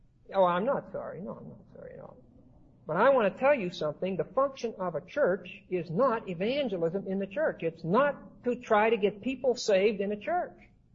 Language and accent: English; Pennsylvania, United States; I'm from Pennsylvania. We've got all kind of state land, just like Colorado.